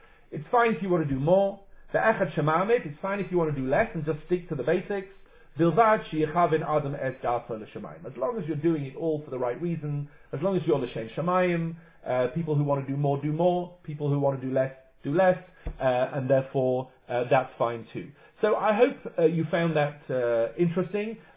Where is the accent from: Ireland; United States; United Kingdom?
United Kingdom; England; I'm English. We don't hug anybody, and therefore that's not a problem for us at all.